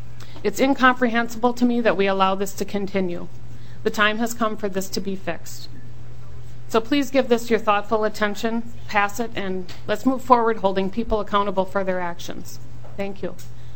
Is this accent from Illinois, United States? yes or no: no; St. Louis Park, Minnesota, United States; I'm from St. Louis Park. I live with my husband, 2 children, and I work as an accountant.